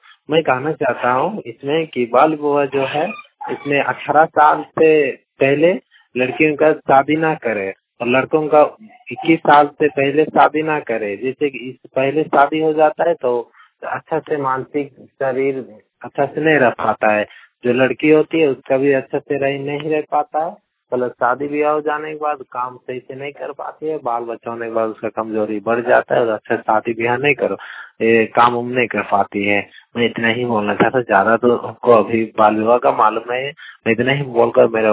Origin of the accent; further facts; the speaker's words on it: Ranchi, Jharkhand, India; और मैं रांची जिला झारखंड से बिलोंग करता हूँ